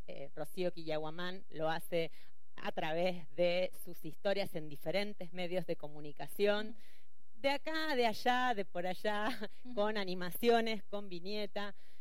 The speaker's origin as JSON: {"language": "Spanish", "country": "Argentina", "said": "como buenas argentinas, las organizadoras, nos hemos retrasado un poco."}